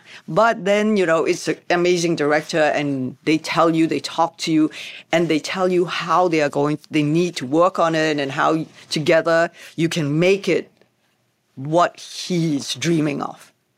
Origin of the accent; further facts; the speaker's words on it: Hong Kong; we come from Hong Kong